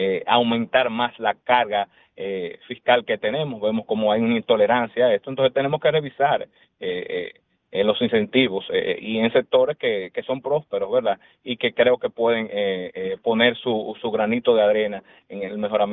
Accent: Dominican Republic; nosotros como República Dominicana tenemos la carga tributaria legal

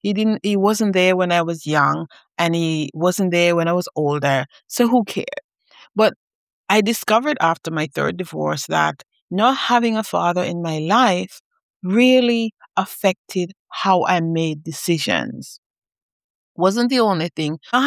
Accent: Jamaica; she's Jamaican, I'm Jamaican. Jamaica is a small country.

